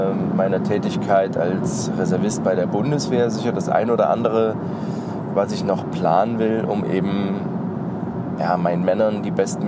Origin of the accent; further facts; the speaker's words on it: eastern Germany, Germany; weil ich stamme ja aus dem Osten.